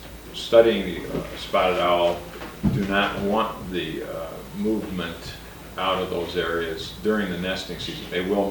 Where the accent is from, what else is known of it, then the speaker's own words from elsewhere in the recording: Oregon, United States; I do not know of any lumberman that I have met in Oregon, in my home state, who I would consider to be anti-environmentalists.